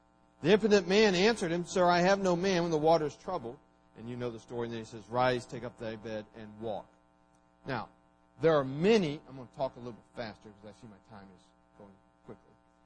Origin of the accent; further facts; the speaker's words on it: Bertha Hill, West Virginia, United States; when I grew up in West Virginia, Bertha Hill, there were two groups, two families who were considered the worst of the worst.